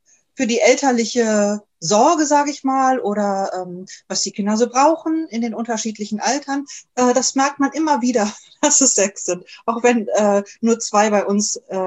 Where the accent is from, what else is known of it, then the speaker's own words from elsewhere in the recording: Germany; ich bin ja Deutsche, ich bin auch, finde ich inzwischen auch, empfinde ich mich als typisch Deutsche, aber eben dann doch wieder nicht ganz